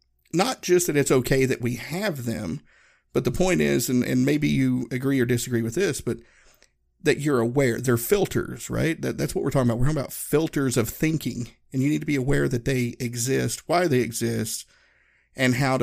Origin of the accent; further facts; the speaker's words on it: Tennessee, United States; I grew up in Northeast Tennessee, Appalachian Mountains, and, you know, everybody in my hometown looked like me.